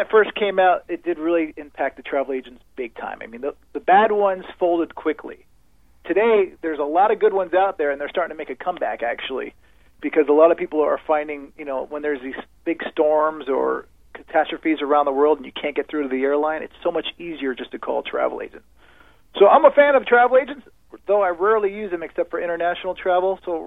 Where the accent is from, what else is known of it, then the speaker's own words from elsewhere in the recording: Connecticut, United States; I grew up in Connecticut.